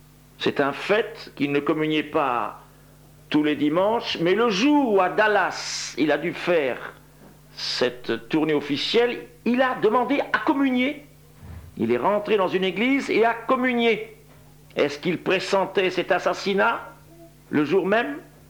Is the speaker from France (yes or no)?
yes; France; il y a 2 siècles à Favernay, dans le Jura, chez nous en France